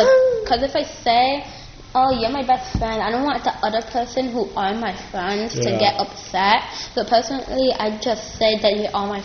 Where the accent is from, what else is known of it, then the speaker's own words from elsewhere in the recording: New York, United States; now in Schenectady, United States; Cause my entire life I was raised in New York, and when I was like 3, we moved up here, and I was like, wait, where are we? Why am I here? And, I've always grown up in New York.